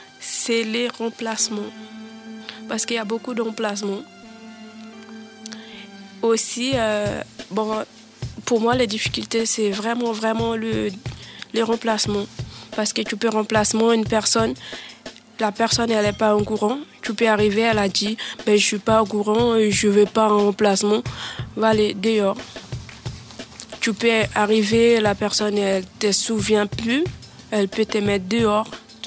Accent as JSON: {"language": "French", "country": "Suriname", "moved": "as an adult", "lives_now": "France", "said": "Mon pays, c'est Suriname. Mon pays d'origine, c'est Suriname."}